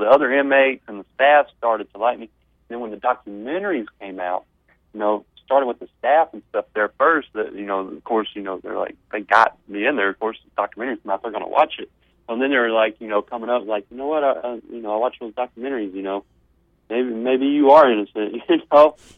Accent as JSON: {"language": "English", "region": "Arkansas", "country": "United States", "said": "I was actually having my girlfriend Holly, we're both from Arkansas"}